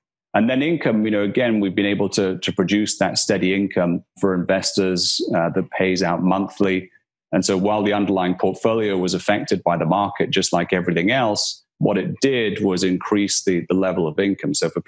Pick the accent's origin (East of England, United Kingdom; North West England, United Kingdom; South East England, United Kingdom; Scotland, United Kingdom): Scotland, United Kingdom; Aberdeen; so I'm from Scotland and I'm from a city on the northeast coast of Scotland called Aberdeen. And I grew up there.